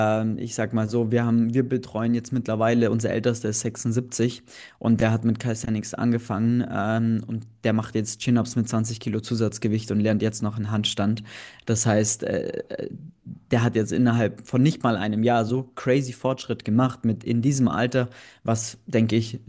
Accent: Bavaria, Germany; Ich komme aus dem Allgäu ursprünglich, das heißt, da gibt es ein, zwei Eisstadien

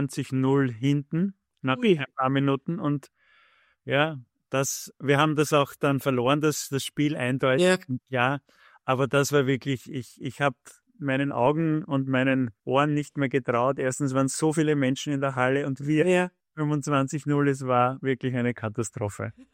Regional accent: Vienna, Austria; Ich bin in Floridsdorf aufgewachsen, bei der Schwarzlag genau.

